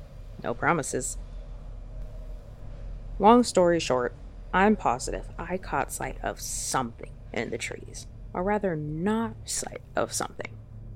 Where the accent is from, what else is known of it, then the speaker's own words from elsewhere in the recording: Rocky Mountains, United States; Well, I grew up in the Rockies mostly, and of course we have our fair share of Bigfoot hunters.